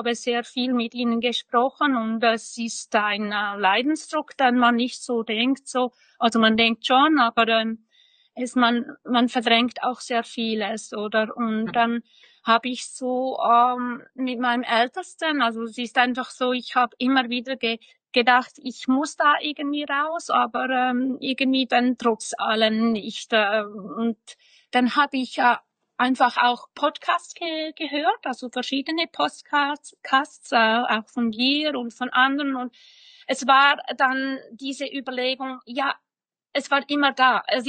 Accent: Switzerland; wie man hört, komme ich aus der Schweiz

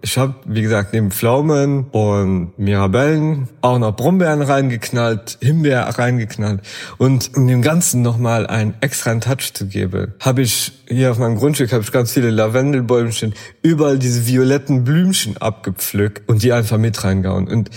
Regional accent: Luxembourg; moved away as an adult; ich komme ja ursprünglich aus Luxemburg, habe über 30 Jahre da gelebt und naja, irgendwie die Liebe und die Arbeit hat halt dafür gesorgt, dass ich irgendwo hier oben geblieben bin.

